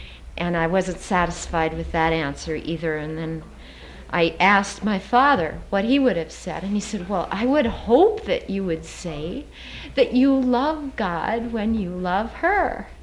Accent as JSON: {"language": "English", "town": "Baguio", "region": "Cordillera Administrative Region", "country": "Philippines", "tie": "born there", "said": "I was born in the Philippine Islands in 1941, the end of 1941, on December 1st."}